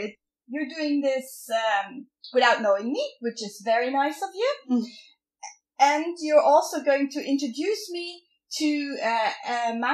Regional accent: Switzerland; first language Swiss German; English is a second language; which was also when I started writing in English. My native language is Swiss German, in case you are wondering

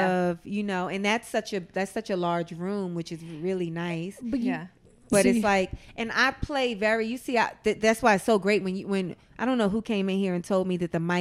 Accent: New York City, New York, United States; I'm a New Yorker, but also the South has really strong church ties

